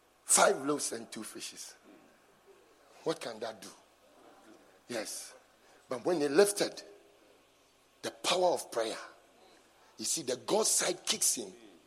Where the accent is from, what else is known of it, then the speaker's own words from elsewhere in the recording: England, United Kingdom; now in Ghana; Look, I just saw my friend who I grew up with in England. He's coming for something in Kumasi, so he came. We used to be in England together, this man.